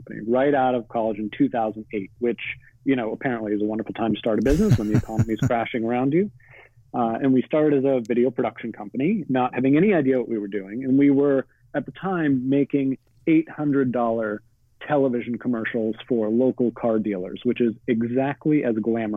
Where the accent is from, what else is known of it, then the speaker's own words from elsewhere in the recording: Boston, Massachusetts, United States; As I said, I grew up in Boston.